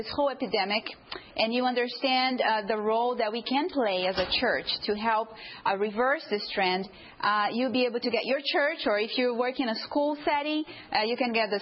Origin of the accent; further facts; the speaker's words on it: Brazil; now in United States; I'm from Brazil originally.